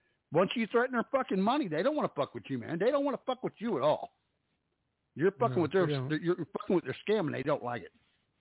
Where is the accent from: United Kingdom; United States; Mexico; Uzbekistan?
United Kingdom; England; I'm from England, mate.